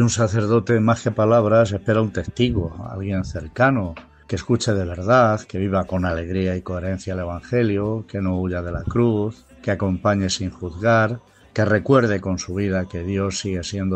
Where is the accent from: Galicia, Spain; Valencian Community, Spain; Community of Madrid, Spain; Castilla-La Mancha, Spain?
Castilla-La Mancha, Spain; Miguelturra; born there; Nací en Miguel Turra el 25 de marzo de 1955 y me ordené de sacerdote el 7 de junio de 1981. Por tanto, llevo 44 años de sacerdote.